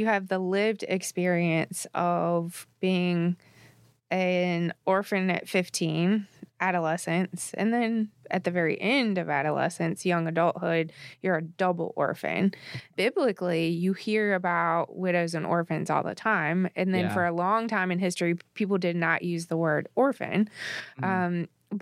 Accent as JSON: {"language": "English", "region": "the South", "country": "United States", "said": "We're from the South. My family, food is the love language."}